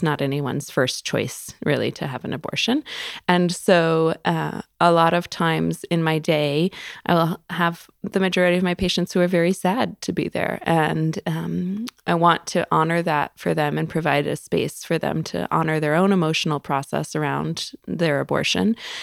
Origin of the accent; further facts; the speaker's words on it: Arizona, United States; So I always knew from that point forward that it would be extremely rewarding for me to return to my home state and to help to kind of fill that gap.